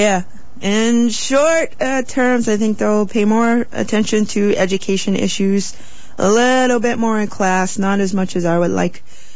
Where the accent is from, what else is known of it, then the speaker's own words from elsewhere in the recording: New York, United States; I'm from New York, so that's